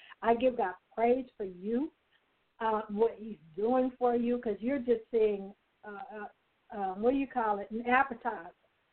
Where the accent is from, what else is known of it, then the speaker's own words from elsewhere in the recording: Gaffney, South Carolina, United States; The Lord told me to do a book, a vision board party in my hometown of Gaffney, South Carolina.